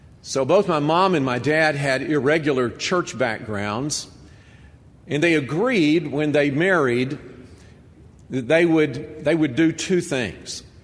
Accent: Decatur, Alabama, United States; also born or lived in Savannah, United States; I was born in Savannah, Georgia, moved to Decatur, Alabama with my folks at the age of two.

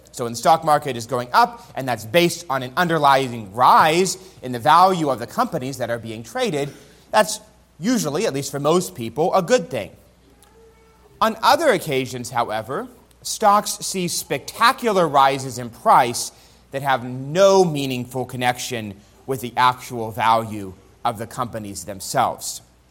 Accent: New York City, New York, United States; As many of you know, I grew up in New York City and later returned to work for a few years at the church that my father still pastors there.

